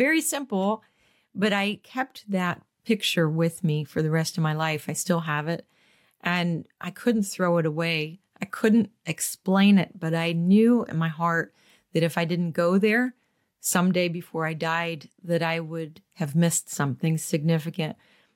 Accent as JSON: {"language": "English", "region": "Michigan", "country": "United States", "said": "I think it works really well because my accent is different. just like we're fascinated with them. They think I'm different. And I come from this strange land called Michigan"}